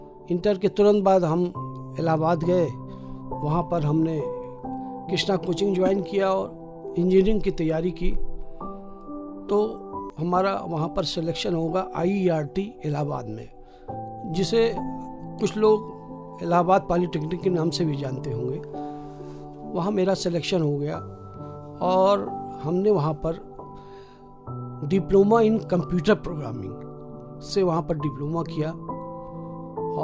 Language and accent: Hindi; Gonda, Uttar Pradesh, India; और मैं गोंडा का ही निवासी हूँ।